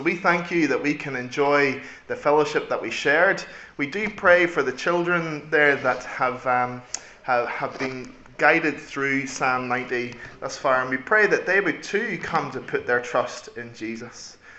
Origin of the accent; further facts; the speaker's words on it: Northern Ireland, United Kingdom; as I said before, I'm from Northern Ireland.